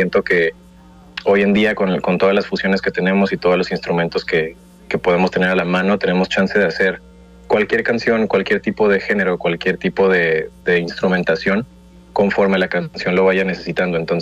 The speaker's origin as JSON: {"language": "Spanish", "country": "Mexico", "said": "obviamente siendo mexicano, me he visto como más con la necesidad y con la responsabilidad de hacer música en español"}